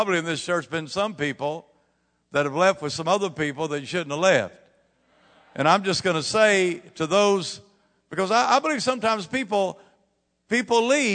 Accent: Comanche, Oklahoma, United States; when I grew up in Comanche, Oklahoma, I had a friend named Jimmy Orem.

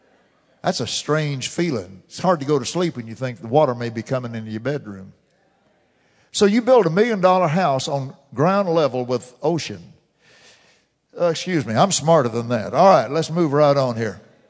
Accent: Fort Worth, Texas, United States; See, living in Fort Worth, I was born in Harris Hospital. I've lived in Fort Worth, my family, all my life.

